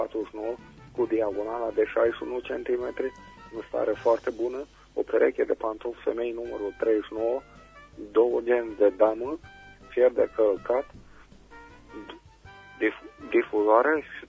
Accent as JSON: {"language": "Romanian", "town": "Reșița", "region": "Caraș-Severin", "country": "Romania", "said": "sunt din Reșița."}